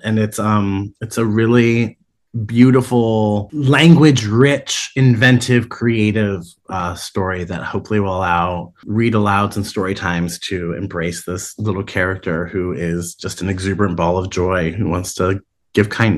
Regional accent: Cleveland, Ohio, United States; And I'm from Cleveland, Ohio.

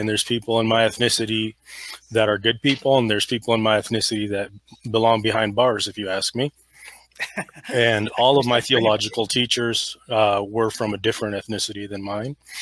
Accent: United States; As you and I both know, growing up in the United States, that people are forced for good.

